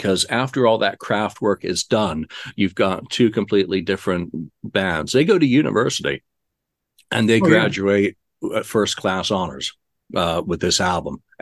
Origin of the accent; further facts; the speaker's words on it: Yorkshire and the Humber, United Kingdom; now in United States; as a Brit, before I moved to America, I grew up in Yorkshire.